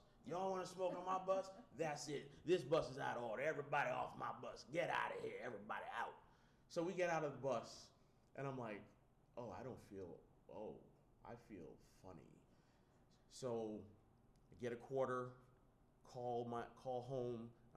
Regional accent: Barbados; Oh, yeah. We're from Barbados, so she was, God rest her soul, mwah.

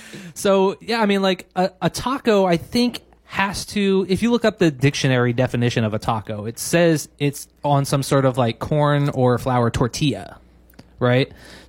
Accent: Philadelphia, Pennsylvania, United States; Because, I'm from Philadelphia, home of the hoagie.

